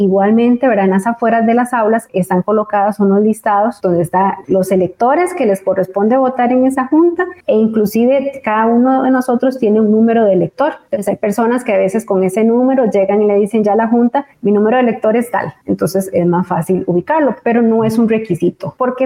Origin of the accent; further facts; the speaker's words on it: Costa Rica; como costarricenses igual tenemos el derecho, ¿verdad?, a escoger quién nos represente